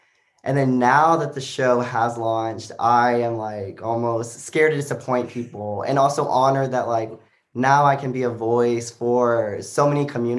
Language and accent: English; Joshua, Texas, United States; Grew up in a small town called Joshua, Texas